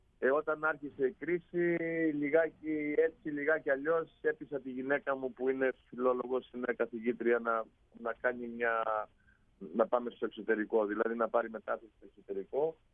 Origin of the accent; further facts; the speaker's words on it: Greece; moved away as an adult; now in Australia; Εγώ έφυγα από Αυστραλία, γεννήθηκα, 2 χρονών έφυγα, 19 ξαναγύρισα Αυστραλία, στα 35 μου έφτασα Ελλάδα, στα 50 μου ξανά ήρθα Αυστραλία και τώρα είμαι 10 χρόνια.